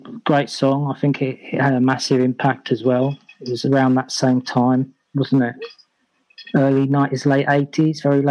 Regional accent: East of England, United Kingdom; also born or lived in Wiltshire, England / Germany / London, England; Germany, but most of my life's been in London, but I spent growing up, most of my growing up years were spent in Essex.

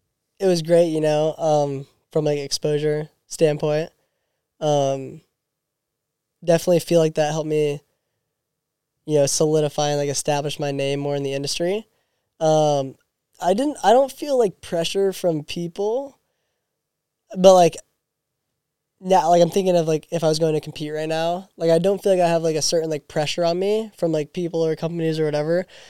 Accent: Australia; I'm an Australian

